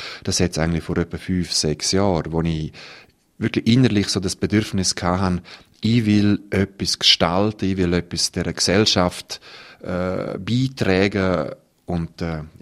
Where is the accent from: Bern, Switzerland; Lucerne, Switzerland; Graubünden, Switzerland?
Graubünden, Switzerland; jetzt im Zusammenhang mit Schwimmen und Rhein und Alpenrhein bei uns in Graubünden mit dieser grossen Kälte